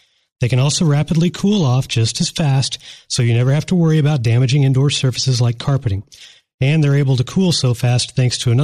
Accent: Midwest, United States; now in Phoenix, United States; When I moved to Phoenix from the Midwest, one of the things I was happy never having to worry about again was falling on the ice.

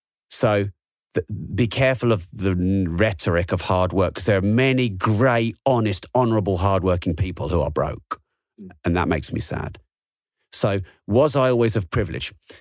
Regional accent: England, United Kingdom; I'm English and I don't really like blow my own trumpet.

